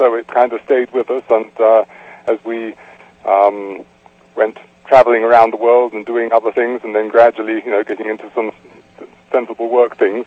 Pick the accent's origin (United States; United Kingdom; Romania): United Kingdom; London; I had a very ordinary, normal childhood in London, England.